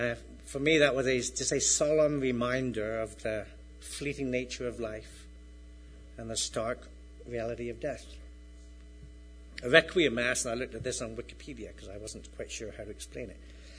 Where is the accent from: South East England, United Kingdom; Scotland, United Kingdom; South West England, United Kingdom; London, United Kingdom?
South West England, United Kingdom; Plymouth; moved away; Sunday roast dinner at what was my local pub growing up in Plymouth.